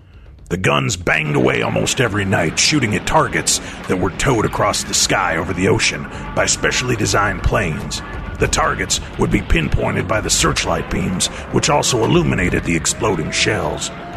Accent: Hermosa Beach, California, United States; also born or lived in Los Angeles; I'm a native Californian. I was born in Los Angeles and grew up in Hermosa Beach.

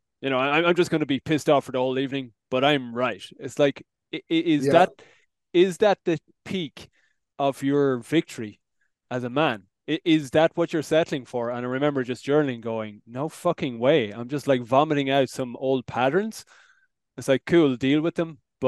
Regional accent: Ireland; I come from Ireland.

